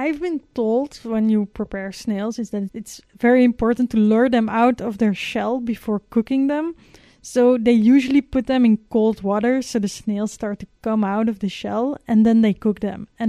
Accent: Belgium; No, because like I'm from Belgium, so it's eaten there, but only on very special occasions or like parties maybe.

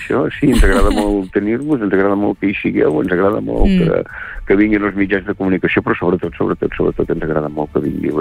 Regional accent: Catalonia, Spain; és que els catalans, si som alguna cosa, és que som catalans.

